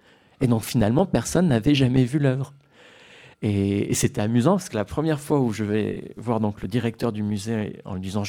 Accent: Marseille, Provence-Alpes-Côte d'Azur, France; Bon, je suis marseillais, j'exagère peut-être un peu

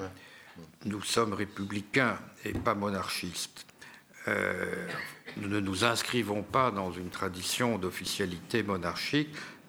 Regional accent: Paris, Île-de-France, France; born there; parce que je suis né à Paris, dans un quartier bourgeois, sans grande tradition, sans grande particularité.

